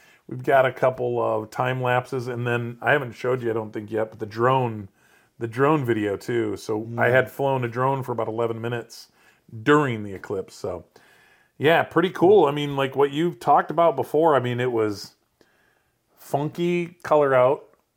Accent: Iowa, United States; then for us, we're from Iowa, so the women's national NCAA championship was on.

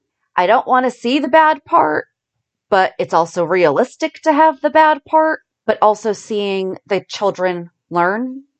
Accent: Ireland; We're both Irish, so we're like very excited about this.

